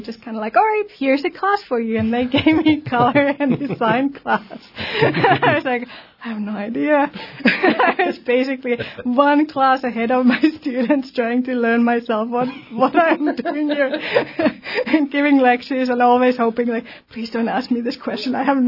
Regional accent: Helsinki, Uusimaa, Finland; also born or lived in Rovaniemi; now in Juneau, United States; I was born and raised in Finland. So I grew up in a capital in Helsinki. And then I moved around. So I lived in close to Arctic Circle for a few years in Rovaniemi.

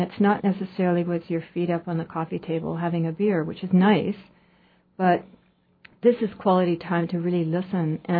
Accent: Vancouver, British Columbia, Canada; now in Juneau, United States; Currently, I grew up in Vancouver.

